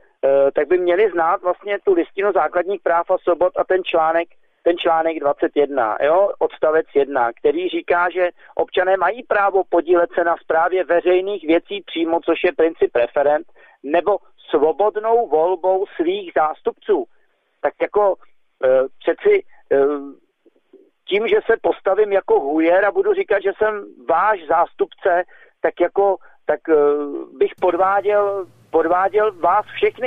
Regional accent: Prague, Czechia; born there; Jako já měl to štěstí třeba, že jsem se narodil na Žižkově

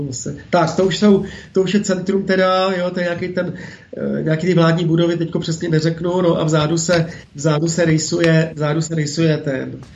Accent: Plzeň, Plzeň Region, Czechia; já jsem z Plzně

